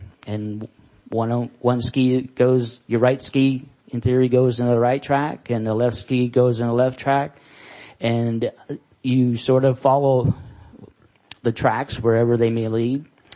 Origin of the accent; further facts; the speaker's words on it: Alaska, United States; I grew up in Alaska, and, I downhill skied through my younger years and into my 30s.